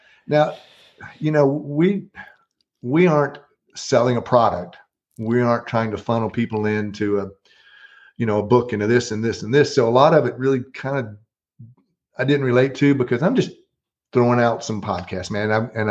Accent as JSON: {"language": "English", "town": "Myrtle Beach", "region": "South Carolina", "country": "United States", "tie": "born or raised there", "said": "My years growing up in Myrtle Beach"}